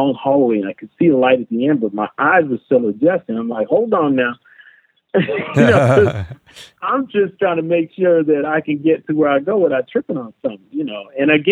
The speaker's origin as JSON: {"language": "English", "region": "California", "country": "United States", "said": "I'm from California, so I'd never seen snow drifts as high as the building"}